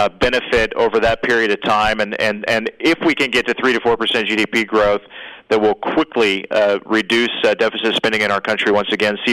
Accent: Indiana, United States; Senator Joe Donnelly from my home state was on stage with President Trump in Indianapolis

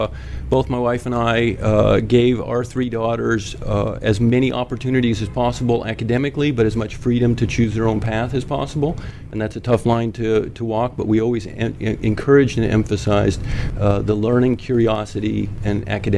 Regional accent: Iowa City, Iowa, United States; Iowa City.

